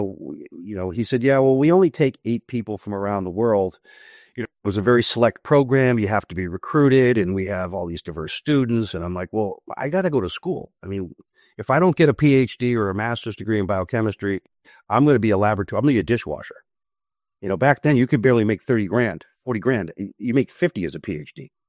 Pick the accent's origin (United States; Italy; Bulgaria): United States; Massachusetts; So basically there was a 50 or 60 people that I knew from my hometown in Massachusetts at UMass.